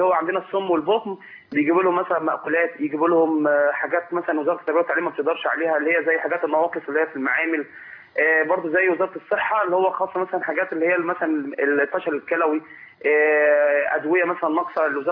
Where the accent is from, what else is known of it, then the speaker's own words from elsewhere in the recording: Suez, Suez Governorate, Egypt; دلوقتي عندنا في السويس